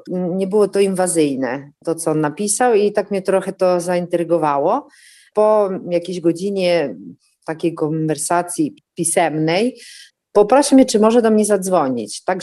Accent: Lublin, Lublin Voivodeship, Poland; moved away as an adult; now in Fermo, Italy; mam 41 lat, jestem z pochodzenia lublinianką, a od 17 lat mieszkam we Włoszech, w Fermo, to jest takie miasto mniej więcej w środkowych Włoszech, niedaleko Adriatyku, w regionie Marche.

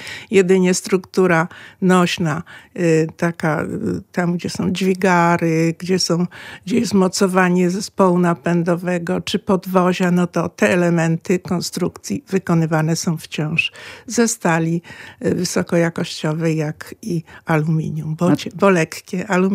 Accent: Jarosław, Subcarpathian Voivodeship, Poland; bo pochodzę z Jarosławia i tam wtedy dzieciaki nie miały telefonu

